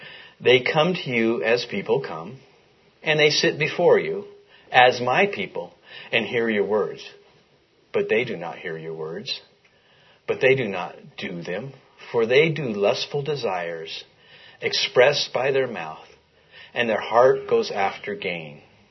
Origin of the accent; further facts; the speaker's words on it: Lovelock, Nevada, United States; So you guys all know I'm from Lovelock, Nevada, a rural place. We were cattle ranchers.